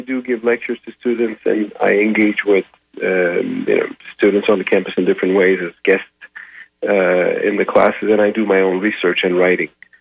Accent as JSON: {"language": "English", "country": "Turkey", "also_born_or_lived": "Ankara / Istanbul", "second_language": "English", "moved": "yes", "lives_now": "United States", "said": "I'm Turkish. I'm from Turkey. I was born in Ankara. I spent most of my life in Istanbul, however, and I used to be a newspaper columnist in Istanbul for more than a decade, and an author of several books in the Turkish language as well."}